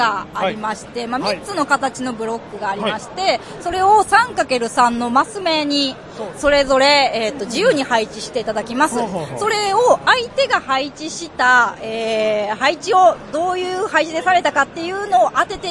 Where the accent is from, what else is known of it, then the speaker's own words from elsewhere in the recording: Hiroshima, Japan; 広島から来ました、